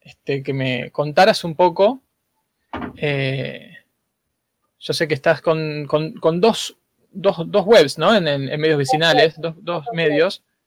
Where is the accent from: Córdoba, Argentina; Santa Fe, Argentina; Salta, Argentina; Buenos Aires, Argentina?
Buenos Aires, Argentina; Sí, vivo a unas cuadras, yo soy de Villa Crespo también.